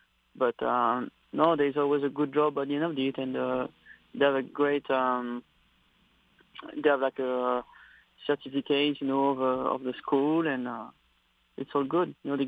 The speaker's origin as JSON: {"language": "English", "country": "France", "tie": "born or raised there", "lives_now": "United States", "said": "Well, it's like it's kind of like different than here, you know, living in the state."}